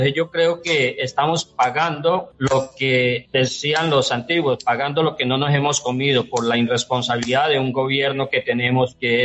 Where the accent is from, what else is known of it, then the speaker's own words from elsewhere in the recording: Puerto Guzmán, Putumayo, Colombia; soy del municipio de Puerto Guzmán